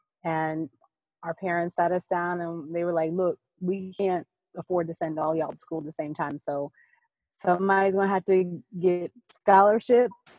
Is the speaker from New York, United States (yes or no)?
yes; Long Island, New York, United States; I grew up on Long Island.